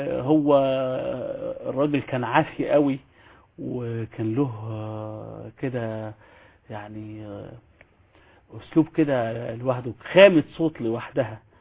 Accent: Ismailia, Ismailia Governorate, Egypt; born there; إسماعيلية، المحافظة الجميلة اللي أنا بحبها، وأساس الجد أساسا شرقية، يعني الجذور منبعها الشرقية، لكن أنا مولود من مواليد الإسماعيلية

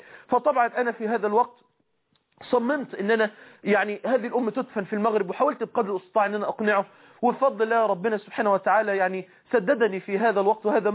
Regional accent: Egypt; قال لي يا ابني احنا انت منين؟ قلت له انا من مصر.

